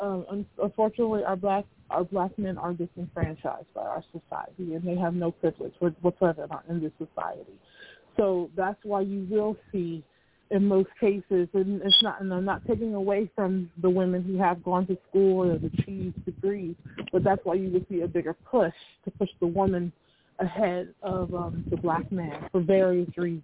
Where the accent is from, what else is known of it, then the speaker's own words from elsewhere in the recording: United States; But unfortunately, we are American. And when I say it unfortunately, I don't want people to take that the wrong way, but we are American and we know what comes with that when we're African American.